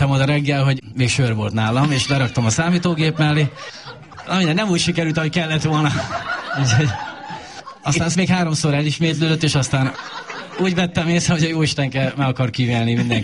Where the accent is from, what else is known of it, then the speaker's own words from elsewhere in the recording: Szerencs, Borsod-Abaúj-Zemplén, Hungary; Mi Szerencséről származunk, Borsod megyéből